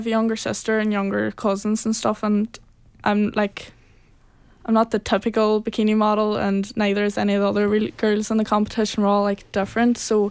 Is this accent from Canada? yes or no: no; Burnfoot, Ulster, Ireland; I'm 20 years old. I'm from Burnfoot. I went to the Irish primary and secondary school in Buncrana. So I'm fluent in Irish. I work in Derry